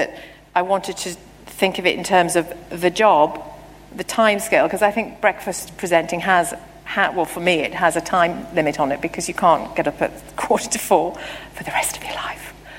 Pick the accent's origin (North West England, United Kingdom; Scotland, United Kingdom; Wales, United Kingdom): North West England, United Kingdom; Liverpool; I'm from Liverpool.